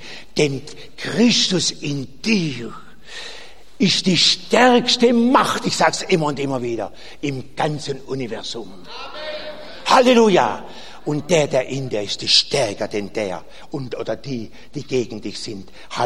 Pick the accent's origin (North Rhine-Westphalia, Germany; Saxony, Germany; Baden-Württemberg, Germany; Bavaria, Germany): Baden-Württemberg, Germany; accent: Baden dialect; Entschuldigung, ich spreche badisch.